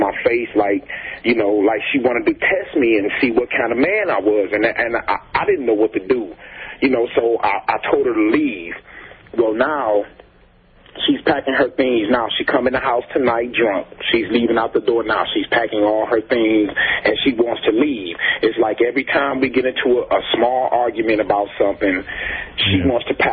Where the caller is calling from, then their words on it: Detroit, Michigan, United States; Detroit, Michigan.